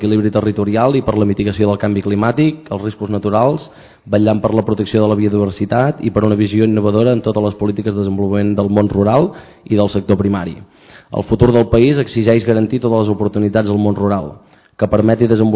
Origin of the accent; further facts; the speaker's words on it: Montblanc, Catalonia, Spain; sóc de Montblanc, on tenim un terme municipal immens i que és molt nostre